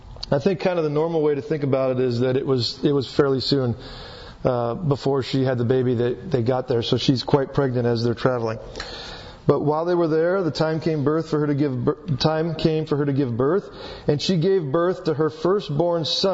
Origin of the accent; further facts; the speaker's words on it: Virginia, United States; born there; now in Spanaway, United States; But guess what? I wasn't born here. I was born on the East Coast in Virginia.